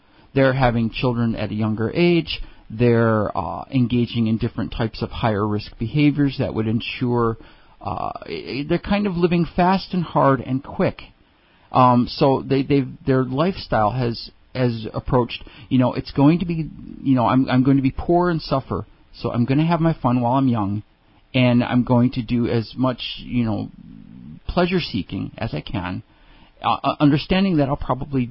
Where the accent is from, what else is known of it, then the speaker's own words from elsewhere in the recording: Detroit, Michigan, United States; That's my home state. I saw my first stabbing in Detroit as a 10-year-old driving through with my dad lived in Detroit for a while.